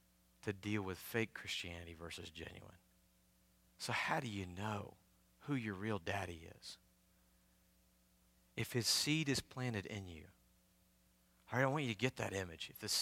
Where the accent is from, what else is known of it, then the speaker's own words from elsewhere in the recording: the South, United States; I love the South. I'm proud of the South. I grew up in the South, but we are some fake people.